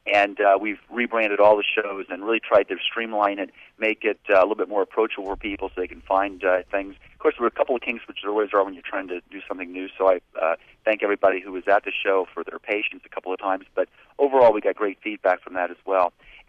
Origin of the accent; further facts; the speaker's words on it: Midwest, United States; I grew up in the Midwest, and I used to go with my dad hunting